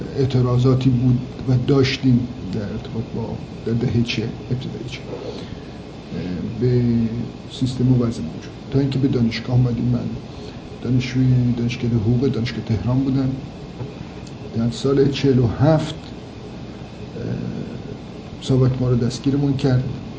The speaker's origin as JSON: {"language": "Persian", "region": "North", "country": "Iran", "tie": "born there", "said": "من متولد 1326 هستم، در شمال ایران به دنیا آمدم."}